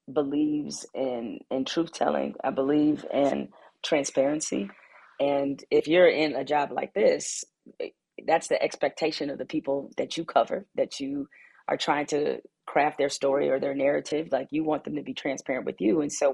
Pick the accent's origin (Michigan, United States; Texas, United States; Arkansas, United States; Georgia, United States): Michigan, United States; Detroit; So, you know, even though I was born in 75, I think my coming of age started to happen, obviously, in the 80s